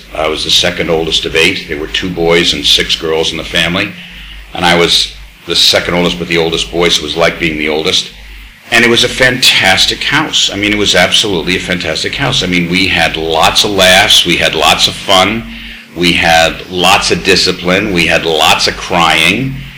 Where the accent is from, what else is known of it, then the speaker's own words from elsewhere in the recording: Brooklyn, New York, United States; now in London, United Kingdom; But I'm a New Yorker right down to the core, and oddly enough, being here for 29 years, I also feel like I'm a Londoner, which is kind of strange when you hear me talk. But that's how it feels on the inside. Anyway, we grew up, I was born in Brooklyn.